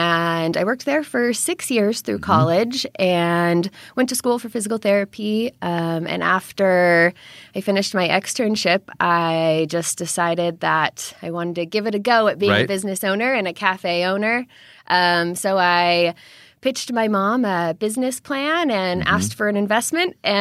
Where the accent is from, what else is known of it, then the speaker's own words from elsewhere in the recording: Olympia, Washington, United States; So I grew up in Western Washington in Olympia, and I moved here in 2006 for college.